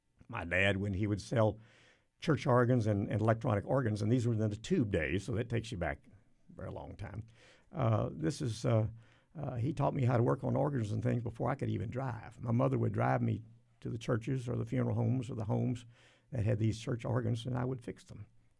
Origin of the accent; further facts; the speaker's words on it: Waco, Texas, United States; Well, I was born and raised in Waco.